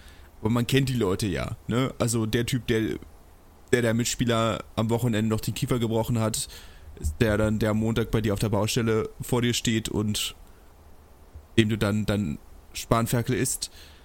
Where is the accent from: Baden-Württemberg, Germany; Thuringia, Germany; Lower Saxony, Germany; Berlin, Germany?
Berlin, Germany; wir kommen beide aus Berlin.